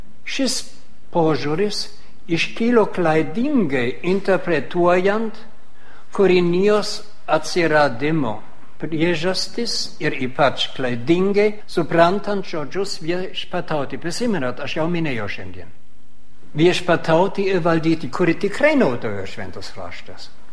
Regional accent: Germany; Lithuanian is a second language; aš esu vokietis

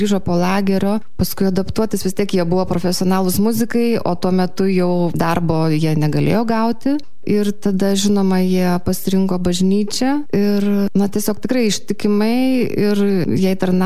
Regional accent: Telšiai, Telšiai County, Lithuania; also born or lived in Žemaičių Kalvarija / Skuodas / Šiluva; aš gimiau Žemaičių Kalvarijoje, paskui mes gyvenam Telšiuose, Skuode, po to vėl grįžom į Telšius, tada Šiluva

